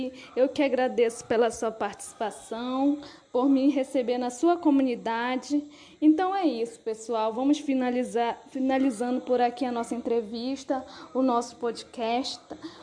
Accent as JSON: {"language": "Portuguese", "town": "Barcelos", "region": "Amazonas", "country": "Brazil", "said": "sou da etnia Baniwa, sou de Barcelos, do estado do Amazonas."}